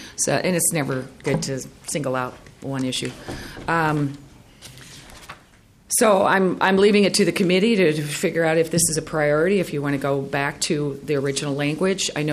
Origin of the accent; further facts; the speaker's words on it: Minnesota, United States; And I just heard that Mankato is an hour away from my hometown, and they're not even taking any oral surgeries in Mankato or anybody at all.